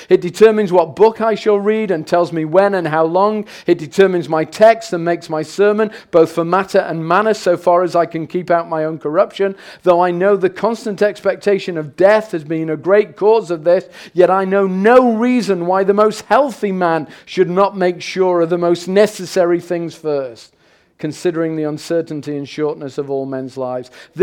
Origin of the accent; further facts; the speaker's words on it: England, United Kingdom; that's not because I'm English and I don't like contact